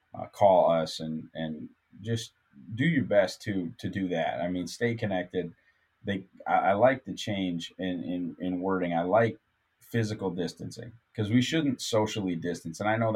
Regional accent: North Dakota, United States; So, I mentioned a million times I'm from North Dakota. We didn't have a pro sports team, so I don't have what you would call regionally loyal sport.

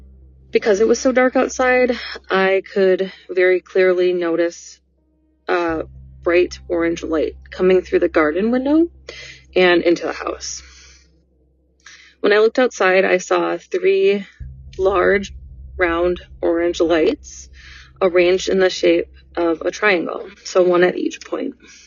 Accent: Oshkosh, Wisconsin, United States; The story takes place in Oshkosh, Wisconsin, which is my hometown.

